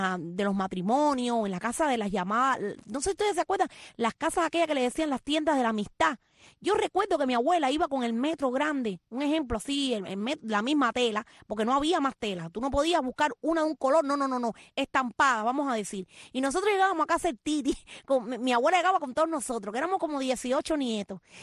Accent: Boyo Manso, Holguín, Cuba; born there; Porque yo soy cubana, porque si es primera vez que tú te conectas a este programa … nacida en un pueblito que se llama Boyo Manso, allí cerquitica de Holguín.

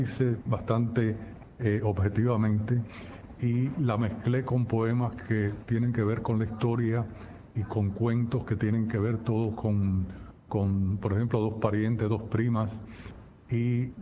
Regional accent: Remedios, Villa Clara, Cuba; also born or lived in Caibarién; Nací en Caibarién, pero a los pocos días me llevaron para Remedios, donde viví hasta los 8 años, y en ese ambiente remediano es el que se refleja en mis escritos.

